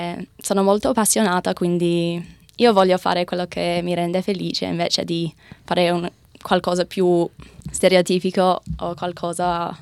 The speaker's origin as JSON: {"language": "Italian", "country": "Australia", "second_language": "Italian", "said": "Io dico, no, sono australiana tutto, tipo 100%, tutti e due i genitori sono australiani, però mi sento italiana nell'anima"}